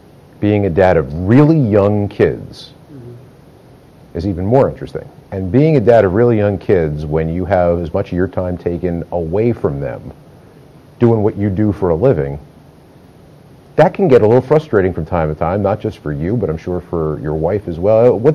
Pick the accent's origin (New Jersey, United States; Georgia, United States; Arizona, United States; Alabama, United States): New Jersey, United States; also born or lived in Northeast; I'm born and raised in New Jersey, lived my entire life in the Northeast.